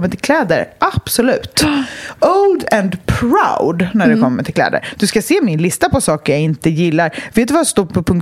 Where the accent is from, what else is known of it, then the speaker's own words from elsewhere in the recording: Stockholm, Stockholm County, Sweden; Jag är uppvuxen på Östermalm. Alltså, jag gick i skola på Östermalm.